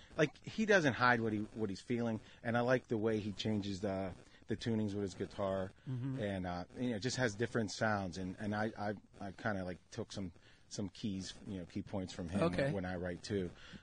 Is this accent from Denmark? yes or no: no; Pittsburgh, Pennsylvania, United States; I grew up in Hayes, which is, you know, outskirts of the city.